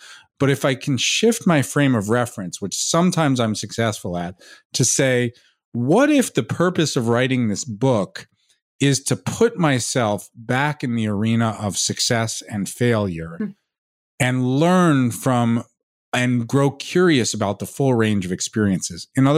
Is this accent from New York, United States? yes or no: yes; New York City, New York, United States; I grew up in New York City, you know, and my parents were very, you know, normal people.